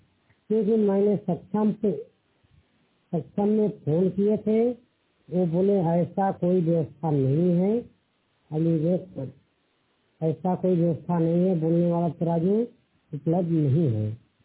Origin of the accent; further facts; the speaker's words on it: Varanasi, Uttar Pradesh, India; जिला वाराणसी उत्तर प्रदेश का रहने वाला हूँ।